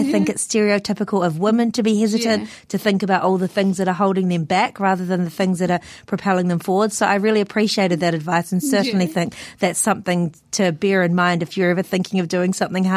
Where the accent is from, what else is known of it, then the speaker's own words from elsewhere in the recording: New Zealand; I'm Fiji Indian, so my parents grew up in Fiji. And so I think me having grown up in New Zealand for most of my life, well, everything bar, 18 months